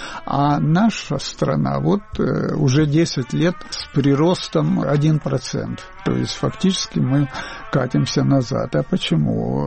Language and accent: Russian; Azerbaijan; Но поскольку отец мой азербайджанец, имя азербайджанское, то отказываться от этого я не собираюсь, не хочу.